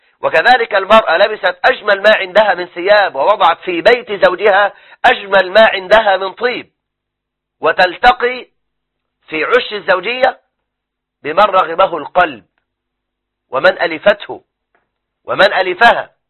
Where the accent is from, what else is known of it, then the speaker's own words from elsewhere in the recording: Egypt; لما يبقى عندنا في مصر فوق التسعة فوق الخمسة مليون امرأة مطلقة